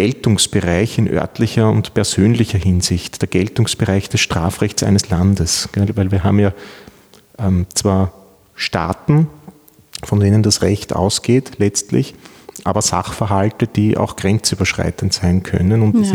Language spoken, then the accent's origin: German; Vienna, Austria; Also ich bin Wiener, ich komme aus Wien, bin dort zur Schule gegangen, Bundesheer, dann habe ich in Wien an der Universität Wien Jus studiert